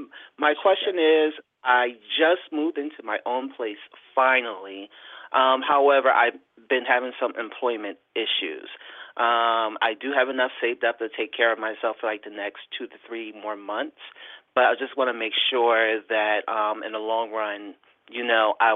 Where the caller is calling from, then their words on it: Chester, Pennsylvania, United States; I'm calling from the city of Chester.